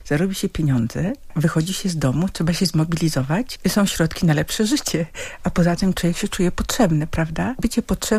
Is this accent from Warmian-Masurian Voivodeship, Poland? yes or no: yes; Elbląg, Warmian-Masurian Voivodeship, Poland; born there; now in Bydgoszcz, Poland; Rzeczywiście urodziłam się w Elblągu. Studia w Gdańsku.